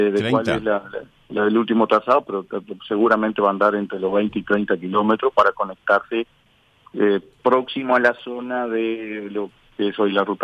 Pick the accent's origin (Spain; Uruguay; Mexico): Uruguay; Paso de los Toros, Tacuarembó; now in San Gregorio Polanco, Uruguay; Yo soy de Paso de los Toros.